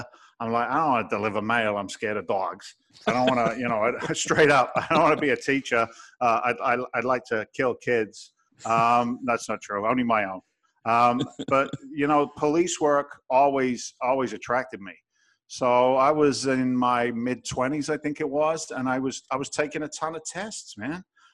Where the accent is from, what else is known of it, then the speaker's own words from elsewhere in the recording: England, United Kingdom; now in United States; And I'm an immigrant to this country. I came over from England back in 1986. Shh, don't tell anybody. It's a secret. but I carried an American passport today, and I'm proud to carry one.